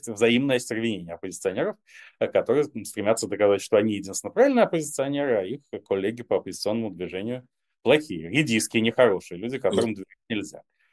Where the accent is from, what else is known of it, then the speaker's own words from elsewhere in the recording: Russia; moved away; Но я вынужденный релокант из РФ, который прекрасно понимает, что мне нет места в моей стране